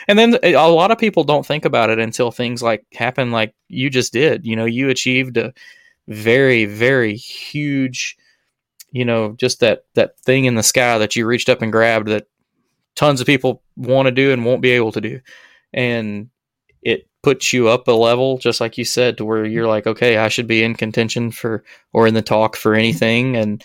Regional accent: Alabama, United States; I don't mind a Southern draw. I'm from Alabama.

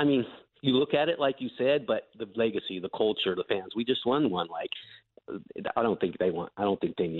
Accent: California, United States; I remember balling with you in San Ramon. I'm from California.

